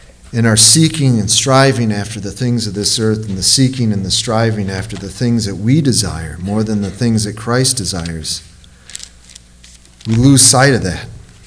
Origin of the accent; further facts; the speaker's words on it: Aurora, Illinois, United States; Now, I'm from Illinois, and it's nothing but farmland and corn once you get past a certain point. You know, back where I lived, I mean, Randall Road in Aurora, Illinois, was like the end of the world.